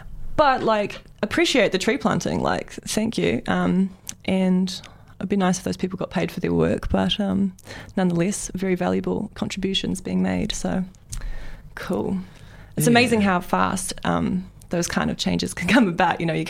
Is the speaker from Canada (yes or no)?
no; Australia; born there; I was born in Australia, but I've not spent much time there